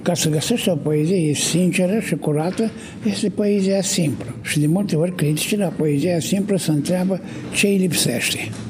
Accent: Câmpulung Moldovenesc, Suceava County, Romania; now in Iași, Romania; Sunt bucovinean, născut în Câmpul Moldovenesc. Am 75 de ani.

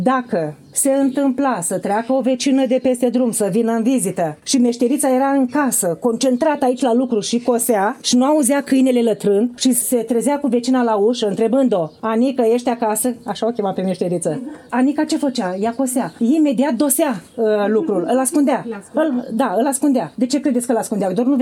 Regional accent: Săveni, Iași County, Romania; S-a format în 1924, are și satul meu natal, acum la sfârșit de Cireșar, satul meu natal are un secol de viață.

